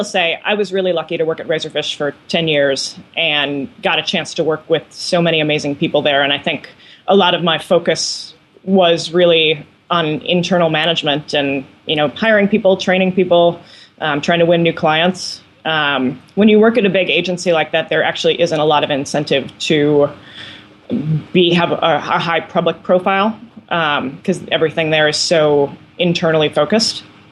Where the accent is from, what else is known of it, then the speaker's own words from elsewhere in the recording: Minnesota, United States; I come from Minnesota. I have Scandinavian roots.